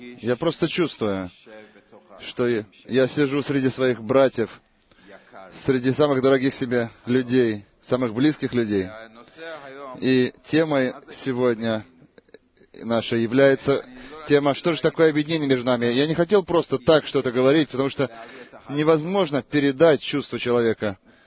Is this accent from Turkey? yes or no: yes; Turkey; also born or lived in Australia; now in Israel; Я турок, и я приехал сюда в Израиль из Австралии в 2006 году. Я уехал в Австралию, чтобы найти там рай земной, просто так.